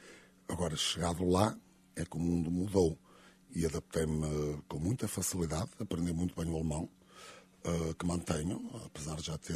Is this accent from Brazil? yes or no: no; Braga, Portugal; also born or lived in Vila Nova de Famalicão; Eu nasci em Famalicão e aos 6 anos meus, os meus pais decidiram ir viver para Braga, para a terra natal da minha mãe. E por essa via sou de alguma forma barcarense.